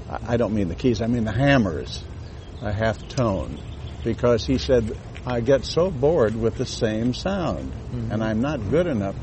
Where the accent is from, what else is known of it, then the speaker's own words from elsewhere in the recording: Olympia, Washington, United States; born there; Well, I was born in Olympia, Washington. And I played silent pictures when I was 12 years old.